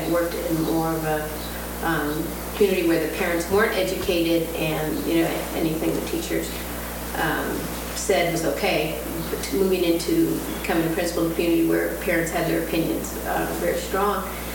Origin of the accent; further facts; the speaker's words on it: California, United States; Partly because we're from California and the cutbacks in education have been so severe there.